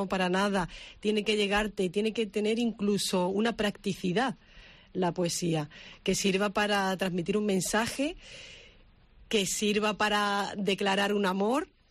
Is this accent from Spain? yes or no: yes; Andalusia, Spain; mi tierra, Andalucía